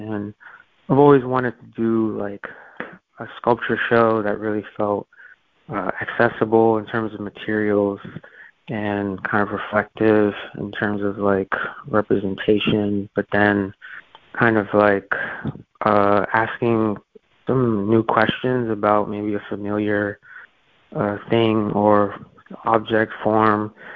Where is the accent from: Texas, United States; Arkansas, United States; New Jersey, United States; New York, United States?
New York, United States; Yeah, I'm from New York, so I'm a little bit used to the hustle and bustle and just the intensity and the nonstop kind of energy that's always happening there.